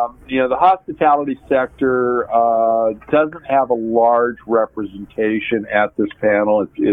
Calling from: San Francisco, California, United States; I'm calling from the Grand Hyatt in San Francisco, California today

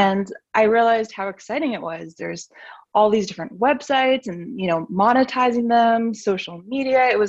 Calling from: Ohio, United States; Well, today I'm tuning in from Ohio, but my company is actually based in Las Vegas, Nevada.

